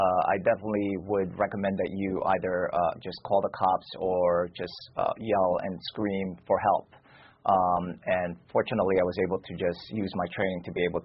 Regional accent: New York City, New York, United States; And I grew up in New York City, so it's really, really been bad recently.

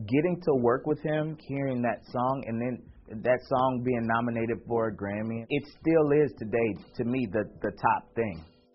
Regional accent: New Orleans, Louisiana, United States; born there; I was born in New Orleans, Louisiana. My father is a preacher, so I grew up a preacher's kid.

